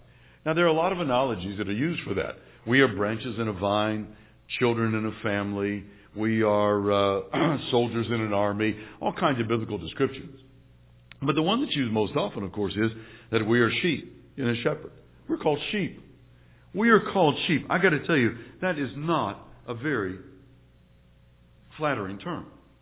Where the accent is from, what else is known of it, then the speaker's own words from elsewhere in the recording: California, United States; born there; I was born in Southern California. We didn't have sheep in Southern California.